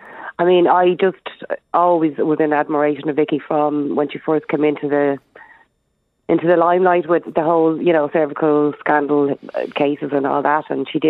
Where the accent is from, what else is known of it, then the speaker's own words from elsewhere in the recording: Finglas, Leinster, Ireland; I'm from Finglas myself, so it's classed as an underprivileged area